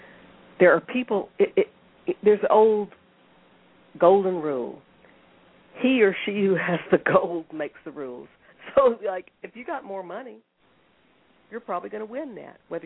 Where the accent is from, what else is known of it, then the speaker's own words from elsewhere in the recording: the South, United States; I'm white. I'm 63 years old. I was raised in the South at a time when segregation was terrible.